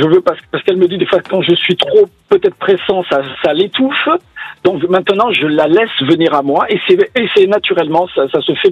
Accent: Nouvelle-Aquitaine, France; Moi, je suis originaire de la Gironde et j'aurais pu venir effectivement m'installer sur Bordeaux

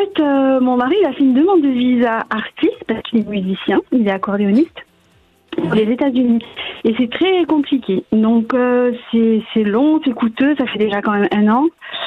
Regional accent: south of France, France; Donc, moi, je suis du Sud et ici, j'habite dans le 91.

